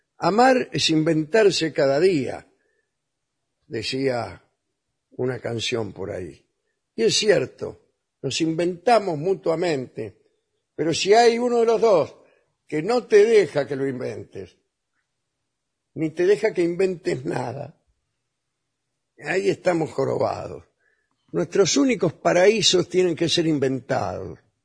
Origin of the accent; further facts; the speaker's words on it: Caseros, Buenos Aires Province, Argentina; No, yo soy de Casero, sí, sí.